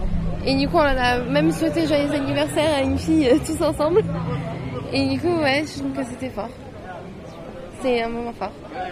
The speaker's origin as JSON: {"language": "French", "town": "Pau", "region": "Nouvelle-Aquitaine", "country": "France", "said": "Je viens de Pau."}